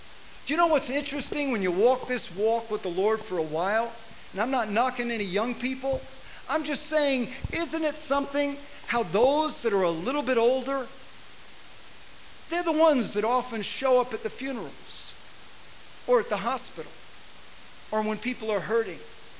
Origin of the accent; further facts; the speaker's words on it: United States; because I'm an American.